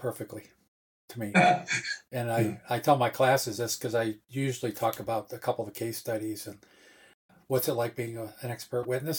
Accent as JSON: {"language": "English", "region": "New York", "country": "United States", "tie": "born or raised there", "said": "And I grew up back east in upstate New York."}